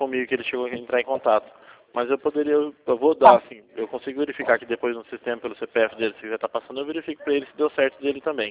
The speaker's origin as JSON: {"language": "Portuguese", "town": "Campinas", "region": "São Paulo", "country": "Brazil", "said": "Eu sou da cidade aqui de Campinas, em São Paulo"}